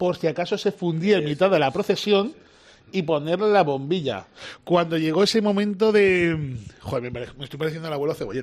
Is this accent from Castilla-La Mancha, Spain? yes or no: yes; El Torno, Castilla-La Mancha, Spain; yo no soy de Ciudad Real, yo soy de El Torno.